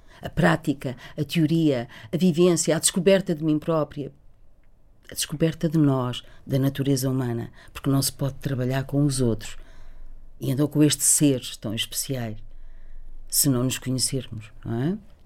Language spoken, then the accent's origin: Portuguese; Cabreira, Portugal; born there; moved away as an adult; Na Cabreira, aldeia onde eu nasci, E foi essa vontade de voltar às origens